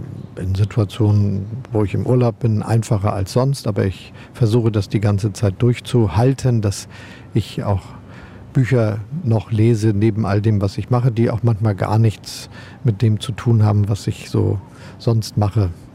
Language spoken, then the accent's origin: German; Hamburg, Germany; also born or lived in Osnabrück; Denn ich bin genauso wie meine beiden Brüder in Osnabrück geboren worden. Aber ich habe schon ab meinem dritten Lebensjahr wieder in Hamburg gelebt, wo meine Eltern auch herkommen.